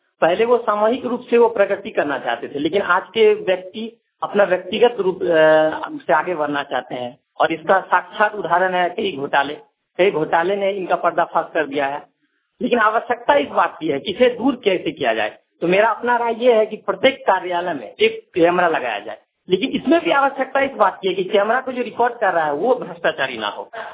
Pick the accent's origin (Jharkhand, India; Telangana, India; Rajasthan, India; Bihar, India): Jharkhand, India; Dumka; मैं सिपाह दुमका का निवासी हूँ और एलएन एकेडमी दुमका में मैं शिक्षण कार्यक्रम कर रहा हूँ।